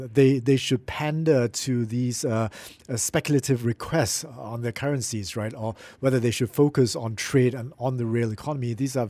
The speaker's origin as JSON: {"language": "English", "country": "Malaysia", "said": "I guess as a Malaysian going to Indonesia now, you can divide by 3 rather than 3,000."}